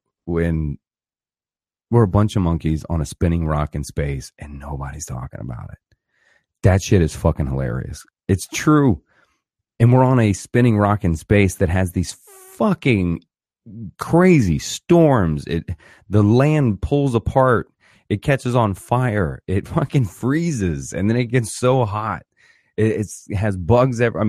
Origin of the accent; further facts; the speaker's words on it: Orlando, Florida, United States; being born and raised in Florida, Orlando area.